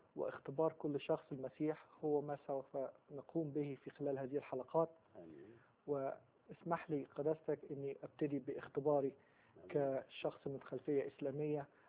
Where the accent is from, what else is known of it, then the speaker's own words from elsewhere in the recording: Alexandria, Alexandria Governorate, Egypt; أكبر الأولاد في أسرة مسلمة ملتزمة من مواليد الإسكندرية في مصر، وقد نشأت كما ذكرت في أسرة مسلمة ملتزمة،